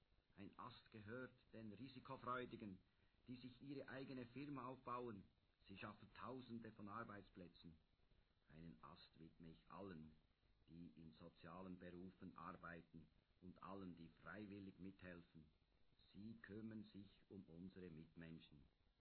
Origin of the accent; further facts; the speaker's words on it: Kandersteg, Bern, Switzerland; Kandersteg ist meine Heimat. Hierher komme ich immer wieder gern zurück. In das Dorf meiner Eltern, in das Dorf meiner Jugend, zu meinen Wurzeln.